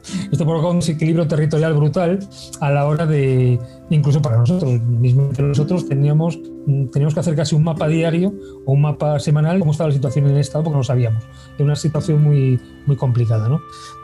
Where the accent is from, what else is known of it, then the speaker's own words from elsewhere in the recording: Galicia, Spain; y yo siendo gallego